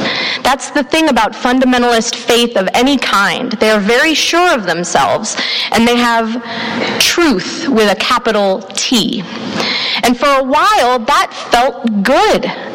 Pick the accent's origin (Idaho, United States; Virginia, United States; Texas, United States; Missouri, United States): Texas, United States; since I grew up in Texas, those churches were more often than not Southern Baptist.